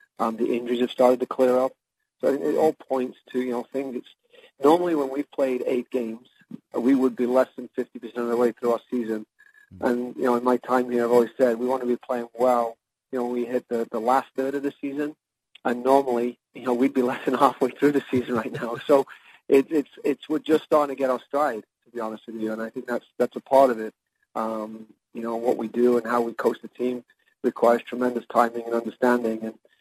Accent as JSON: {"language": "English", "region": "England", "country": "United Kingdom", "said": "Well, I'm an English guy, so I like potatoes, right?"}